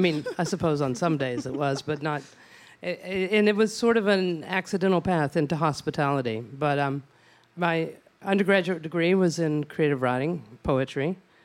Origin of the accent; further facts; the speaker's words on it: Odessa, Texas, United States; I'm from West Texas. And in my hometown, beautiful Odessa, my family is still in the ranching business